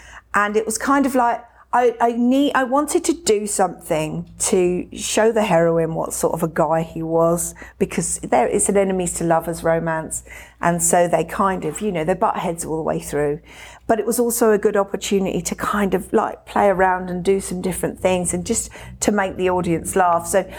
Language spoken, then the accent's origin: English; United Kingdom; Well, first of all, I'm British.